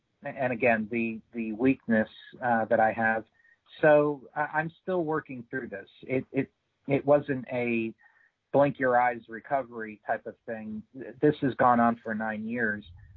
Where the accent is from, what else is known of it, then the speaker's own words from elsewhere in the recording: Mooresville, North Carolina, United States; Mooresville, North Carolina, which is about 25 miles north of Charlotte, North Carolina.